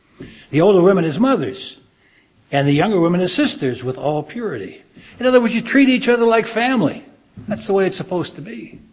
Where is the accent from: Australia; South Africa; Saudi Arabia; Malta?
Australia; now in Chicago, United States; I said, I came from Australia.